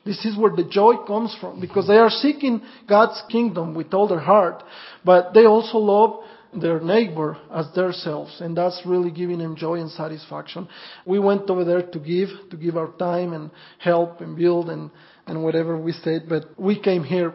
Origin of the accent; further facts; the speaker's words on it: Mexico; English is a second language; I grew up in Mexico, but this is a little bit different from where I grew up.